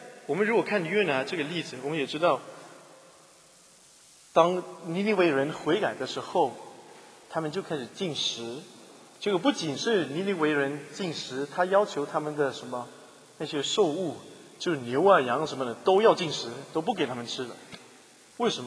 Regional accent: China; 那我们中国人很可以理解，

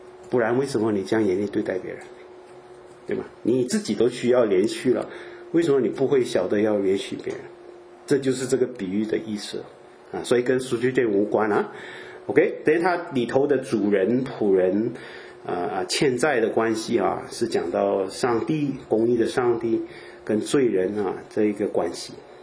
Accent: Beijing, China; 我啊，我北京人，一分都不加，大大实实的进

